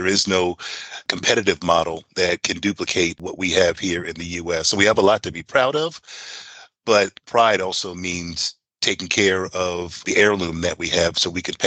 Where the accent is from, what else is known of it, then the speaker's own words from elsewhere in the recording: New York City, New York, United States; So I'm from the New York City area.